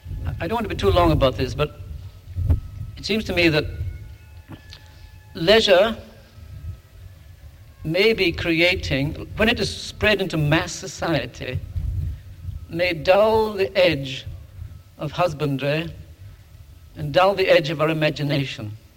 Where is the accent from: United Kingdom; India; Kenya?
United Kingdom; Aberdeen, Scotland; now in United States; and I'm from Aberdeen in Scotland